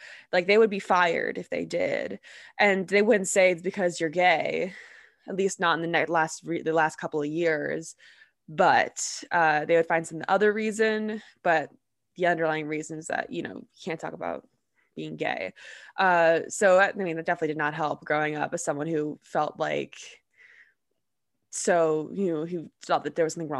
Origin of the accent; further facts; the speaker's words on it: New Jersey, United States; because I grew up in New Jersey, where, you know, people say, oh, it's a blue state, blah, blah, blah.